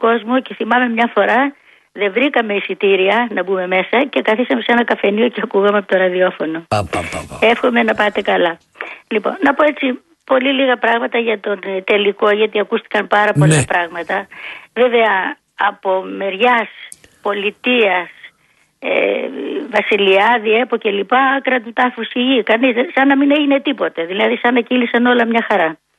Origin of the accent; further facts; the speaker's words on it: Kavala, Eastern Macedonia and Thrace, Greece; born there; Εγώ γεννήθηκα μέσα στην Καβάλα.